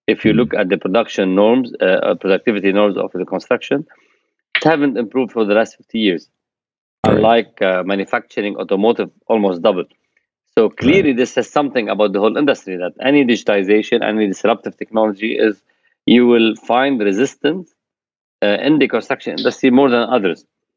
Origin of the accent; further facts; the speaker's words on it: Lebanon; moved away as an adult; now in Greece; Yes, I'm Lebanese with a Greek. I'm a Greek national, but I'm originally Lebanese citizen, yeah. I grew up in Lebanon. I was born and raised during the civil war, unfortunately, in Lebanon. And I left Lebanon in 1998. I moved to Greece back then.